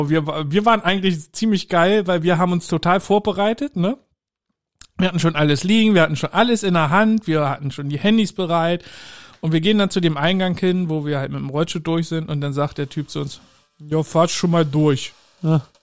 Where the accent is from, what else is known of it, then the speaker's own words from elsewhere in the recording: East Germany, Germany; born there; Für jemanden, der gebürtig aus dem Osten kommt und da auch eine gewisse Verbindung hin hat.